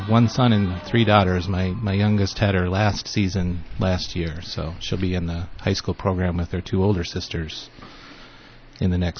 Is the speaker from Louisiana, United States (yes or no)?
no; Gillette, Wyoming, United States; I grew up in Gillette, and they didn't have hockey in Wyoming then. Hockey is really kind of taking over in Wyoming now, I understand. There's an arena in Gillette now and in Sheridan